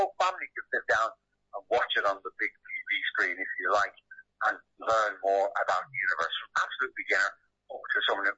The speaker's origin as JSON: {"language": "English", "country": "Ireland", "said": "We're Irish. We had the biggest telescope in the world, and around the time of the famine, people came from all over the world to Ireland to do astronomy."}